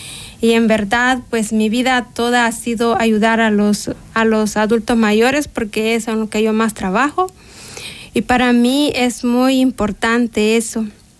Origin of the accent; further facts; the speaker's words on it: San José el Carao, Chalatenango, El Salvador; Pues yo soy de un cantón que se llama San José el Carao, La Reina, Chalatenango.